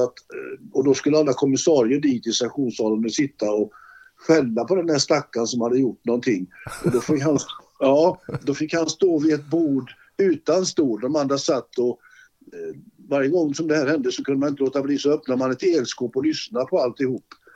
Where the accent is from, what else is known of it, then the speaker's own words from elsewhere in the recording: Gothenburg, Västra Götaland County, Sweden; born there; Jag var ju född i Olskroken så det passade ju.